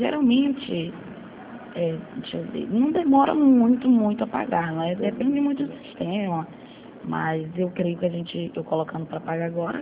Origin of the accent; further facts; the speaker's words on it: Rio de Janeiro, Brazil; Eu sou do Rio